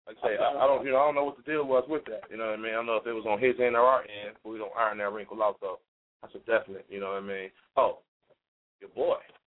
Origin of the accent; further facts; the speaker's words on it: Waukegan, Illinois, United States; because we're from Waukegan. We love to Waukegan, you know what I mean? And, you know, we from the town.